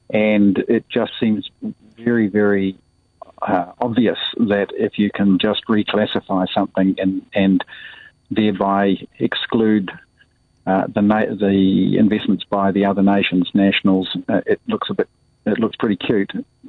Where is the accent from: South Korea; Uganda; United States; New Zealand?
New Zealand; as a Kiwi, as a New Zealander, I'll be glad.